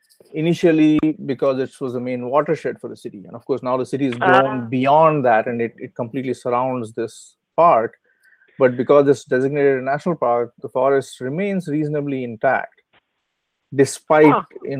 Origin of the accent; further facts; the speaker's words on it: Maharashtra, India; I grew up in India, just outside Bombay, in a suburb